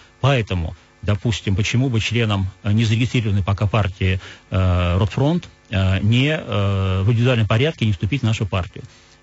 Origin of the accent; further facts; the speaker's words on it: Saint Petersburg, Russia; оба раза это был Петербург, мой родной город.